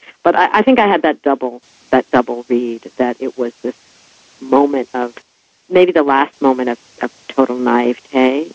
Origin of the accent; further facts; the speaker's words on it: New Jersey, United States; And I'm actually from North Jersey, and this footage is all from North Jersey, so it had a particular resonance for me.